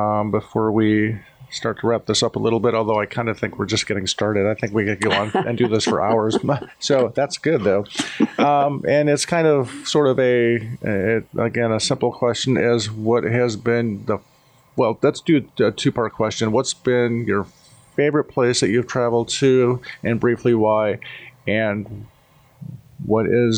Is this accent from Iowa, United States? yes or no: yes; Iowa, United States; I'm from Iowa, so I can say this. I was born here. I grew up here. I'm going to die here. I have no reason to leave here.